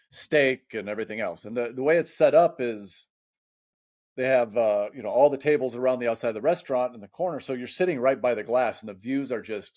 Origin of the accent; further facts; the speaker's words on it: United States; you know, I'm American.